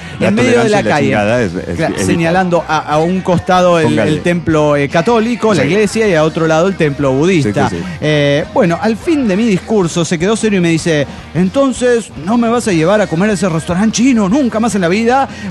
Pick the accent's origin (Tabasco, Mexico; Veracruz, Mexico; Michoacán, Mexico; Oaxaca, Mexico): Michoacán, Mexico; Angamacutiro; yo pensé que ya habías dominado la pronunciación de mi pueblo porque en otros programas lo has dicho de manera magistral